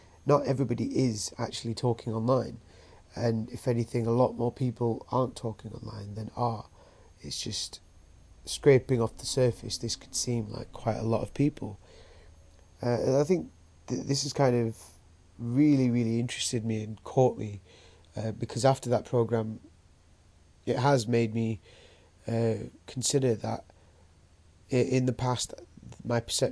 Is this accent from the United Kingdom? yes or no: yes; United Kingdom; So often being British is quite an interesting concept on its own